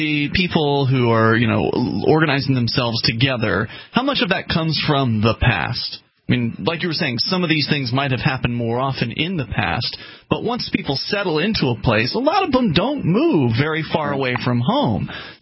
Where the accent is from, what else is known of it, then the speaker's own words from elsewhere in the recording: Sarasota, Florida, United States; where I was growing up in Sarasota, Florida